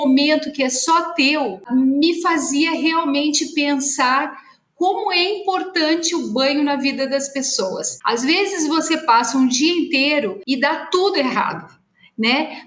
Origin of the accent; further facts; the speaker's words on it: Vacaria, Rio Grande do Sul, Brazil; Bom, eu sou gaúcha, eu sou da Serra Gaúcha, de uma cidade chamada Vacaria.